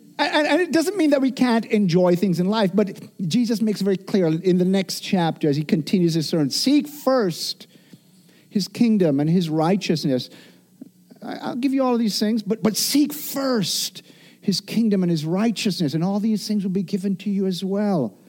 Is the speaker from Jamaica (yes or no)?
yes; Jamaica; I grew up in Jamaica. It's a Christianized nation